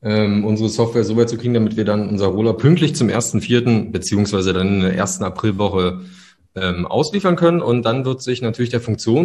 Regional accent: Berlin, Germany; Ich komme aus Berlin, bin gebürtiger Berliner

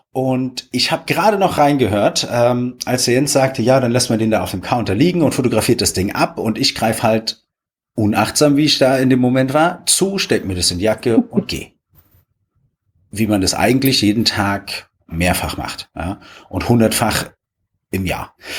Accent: Potsdam, Brandenburg, Germany; ich komme ja ursprünglich aus Potsdam, ne?

